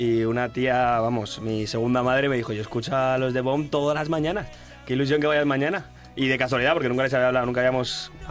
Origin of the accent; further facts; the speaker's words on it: Las Rozas, Community of Madrid, Spain; en un concierto que estábamos dando en Las Rozas, de donde yo soy